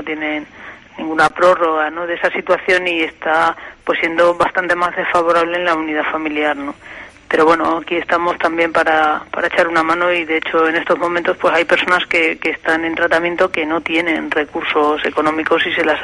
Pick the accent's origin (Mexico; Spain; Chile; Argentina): Spain; Galisteo, Extremadura; Sí, en Galisteo, es que yo soy de Galisteo